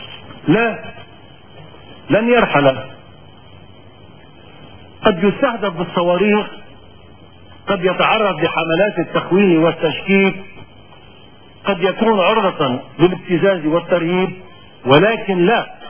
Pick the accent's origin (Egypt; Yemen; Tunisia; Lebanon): Lebanon; إن تفعيل موقع الرئاسة يتطلب منا كلبنانيين أن نحدد بوضوح مواصفات الرئيس العتيد.